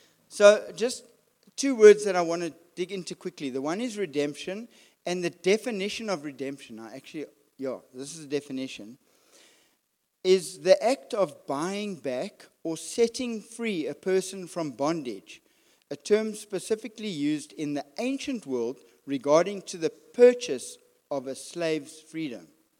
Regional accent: Springs, Gauteng, South Africa; I'm from Springs. I don't even have a university like matric.

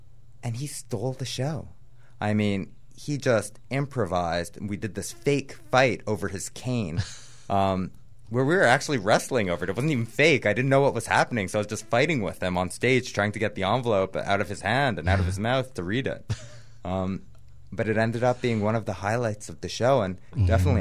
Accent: Egypt; also born or lived in Canada; now in New York, United States; I'm from Egypt originally. My father's Egyptian. My whole father's side's Egyptian.

